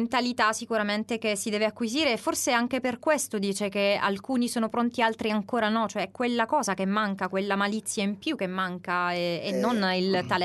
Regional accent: Sicily, Italy; siamo siciliani

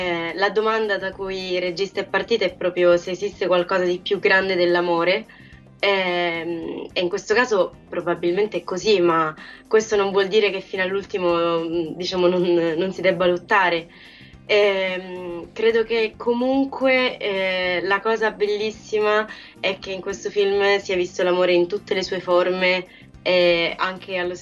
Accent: Palermo, Sicily, Italy; Credo che la cosa più bella da palermitana è riuscire a rappresentare

